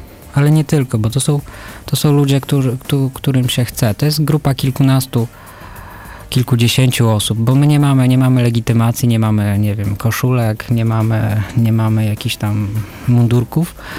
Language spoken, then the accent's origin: Polish; Lublin, Lublin Voivodeship, Poland; No ja się urodziłem w Lublinie, dla mnie to jest środek świata, nie Nowy Jork, ale Lublin, no jestem tutaj. Tutaj są moje korzenie.